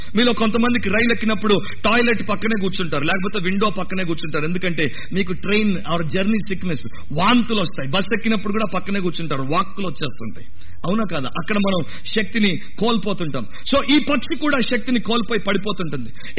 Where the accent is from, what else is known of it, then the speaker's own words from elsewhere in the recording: Hyderabad, Telangana, India; నేను హైదరాబాద్ లోనే పుట్టి పెరిగాను.